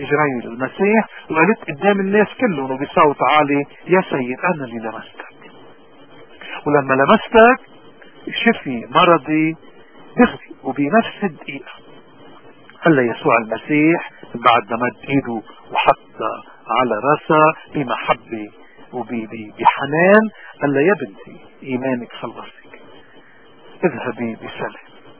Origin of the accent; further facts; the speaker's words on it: Lebanon; نحن كلبنانية نحن اليوم عم نمر، نحن وطننا بنزف مستمر